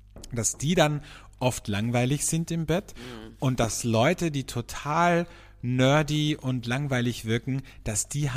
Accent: Vienna, Austria; also born or lived in Cologne; Und ich bin Wiener und habe in Köln gelebt.

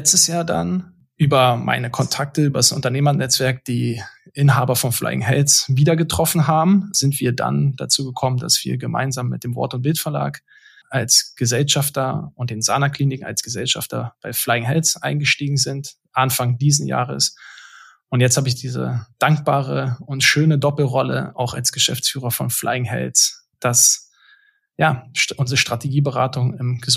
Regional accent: Berlin, Germany; born there; geboren in Berlin.

